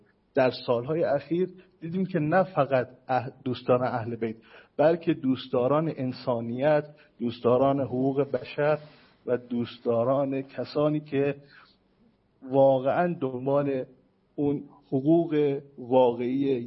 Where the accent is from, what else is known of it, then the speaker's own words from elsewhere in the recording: Iran; من بهش میگفتم که از ایران هستم، حالا I am from Iran